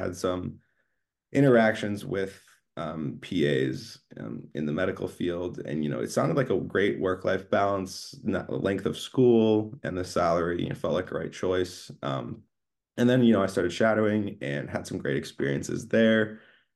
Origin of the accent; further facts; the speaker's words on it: Michigan, United States; so since I'm from Michigan and then I came to Ohio State, didn't know anybody here.